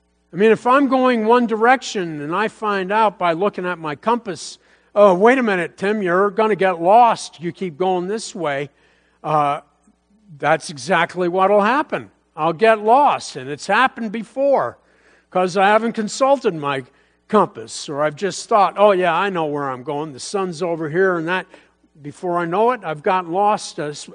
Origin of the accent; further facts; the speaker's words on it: Bethlehem, United States; also born or lived in Ottawa, Illinois; now I was born in Ottawa, Illinois. So I was like, I'm talking about I was born in Ottawa. And so we moved back to Bethlehem when I was like 3.